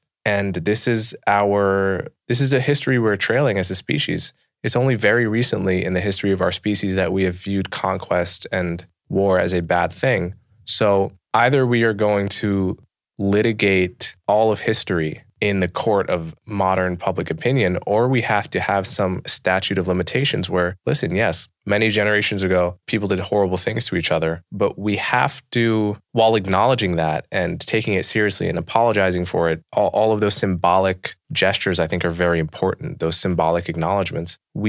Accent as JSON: {"language": "English", "country": "United States", "tie": "born there", "said": "on my dad's side, my ancestors got to America was via slavery. And the long-term result of that is that I was born in America, which is the wealthiest nation"}